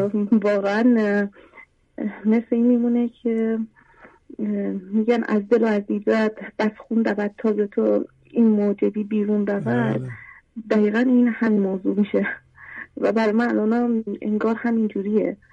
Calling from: Mazandaran, Iran; مازندران تماس میگیرم برای اولین باره.

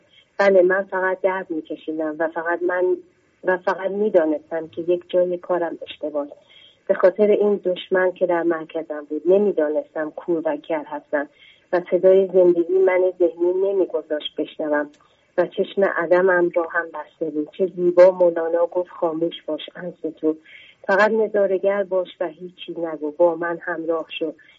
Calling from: Tehran, Tehran Province, Iran; از تهران هستم.

